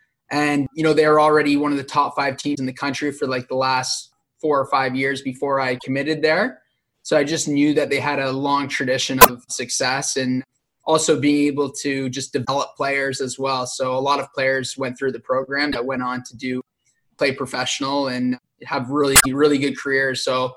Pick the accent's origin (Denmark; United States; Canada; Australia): Canada; Sarnia, Ontario; I'm from Sarnia, Ontario, so it's about an hour away from Windsor.